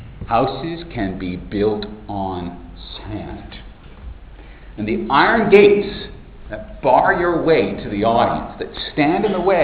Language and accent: English; United States; now in Australia; As an American, let me tell you, that's a very contentious issue.